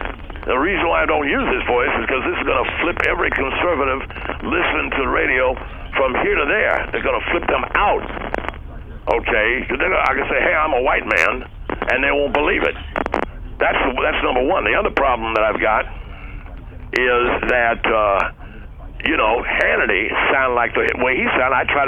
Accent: Arkansas, United States; I'm from the South. Okay, I'm from Ketchy Creek, Arkansas, originally.

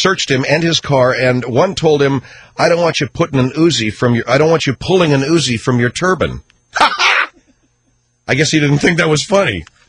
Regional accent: Arcadia, California, United States; I grew up out in Arcadia. I used to see that place when they had 80,000 people for a race.

